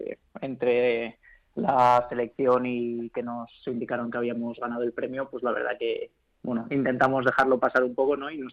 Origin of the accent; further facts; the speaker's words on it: Madrid, Community of Madrid, Spain; Sí, somos madrileños todos y bueno, nacidos en Madrid y todo.